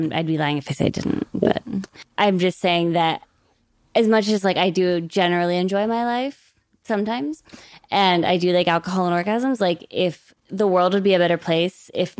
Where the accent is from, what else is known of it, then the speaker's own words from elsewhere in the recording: Pittsburgh, Pennsylvania, United States; So I grew up here. I grew up in Pittsburgh, but I spent my summers in Peru because that's where my dad lived.